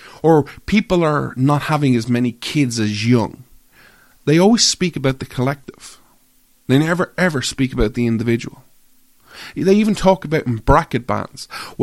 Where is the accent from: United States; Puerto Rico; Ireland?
Ireland; So, I'm an Irish guy, right?